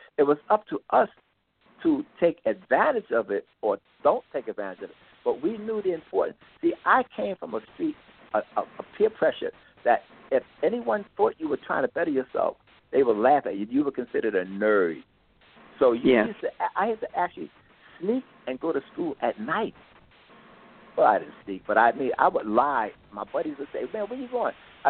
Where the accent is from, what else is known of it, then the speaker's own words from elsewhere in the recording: Harlem, New York, United States; I'm born and raised in Harlem, and I come from a family of seven. Now, there's only four of us left now, but I come from a family of seven.